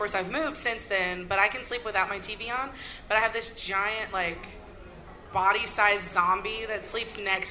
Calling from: Fort Worth, Texas, United States; from Fort Worth, Texas.

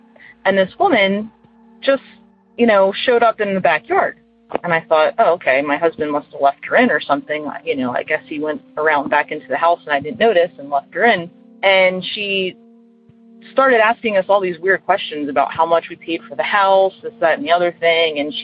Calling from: Reading, Pennsylvania, United States; calling from Reading, Pennsylvania. I have a long commute from Reading to Philadelphia, and at the time I was commuting from Pottstown to Philadelphia down a stretch of road called 422.

